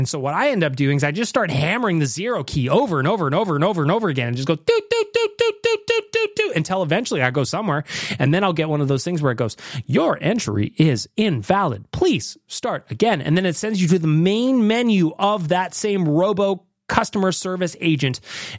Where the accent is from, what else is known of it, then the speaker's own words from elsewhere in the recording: Canada; now in Australia; I'm actually in Australia, but I'm from Canada.